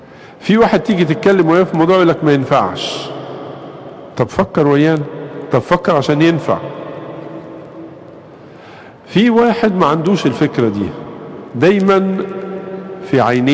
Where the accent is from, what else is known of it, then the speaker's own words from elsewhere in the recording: Egypt; لنا إحنا كمصريين أو كآباط بنحبها كمان عشان أديورتنا فيها